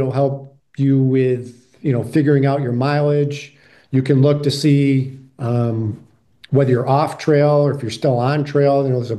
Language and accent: English; New England, United States; And I, you know, I'm from New England. I'm used to seeing bears.